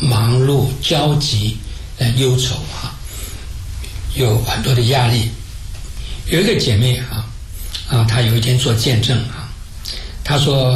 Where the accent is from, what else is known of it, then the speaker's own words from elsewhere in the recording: China; 我们中国人讲人怕出名猪怕肥